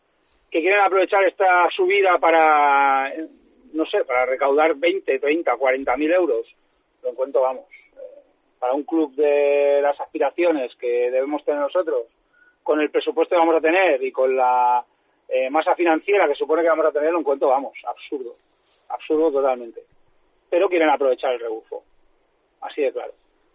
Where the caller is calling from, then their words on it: Pineda de Mar, Catalonia, Spain; de Pineda de Mar.